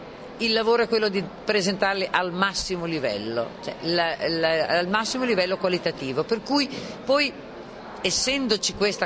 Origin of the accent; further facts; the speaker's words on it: Bologna, Emilia-Romagna, Italy; io sono bolognese.